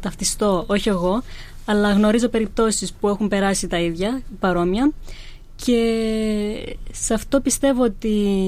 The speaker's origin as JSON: {"language": "Greek", "country": "Pakistan", "second_language": "Greek", "lives_now": "Greece", "said": "που είμαι από το Πακιστάν"}